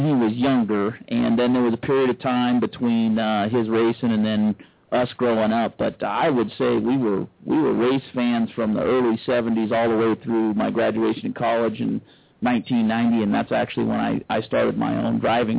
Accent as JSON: {"language": "English", "region": "California", "country": "United States", "said": "you know, I came out here from California, and I couldn't believe that this was the first half-mile dirt racetrack I had seen. I'd been running modifieds out in California since 1990."}